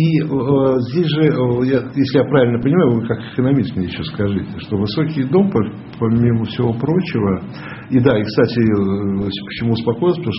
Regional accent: Moscow, Russia; я же как москвич могу вам точно это сказать

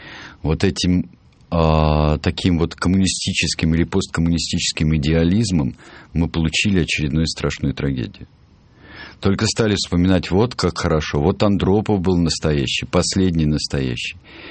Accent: Yuzhno-Sakhalinsk, Sakhalin Oblast, Russia; пролетает над Южно-Сахалинском. Это мой родной город.

